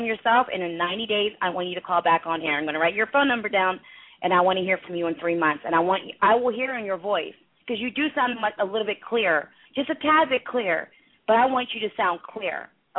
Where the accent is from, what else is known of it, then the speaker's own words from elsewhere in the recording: India; I'm Indian. I haggle in every situation.